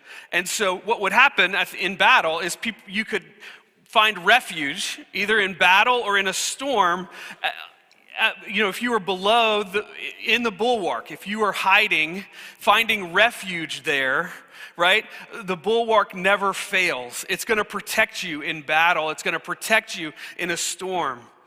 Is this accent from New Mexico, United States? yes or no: no; Virginia, United States; We grew up in Virginia. We're not super familiar with tornadoes.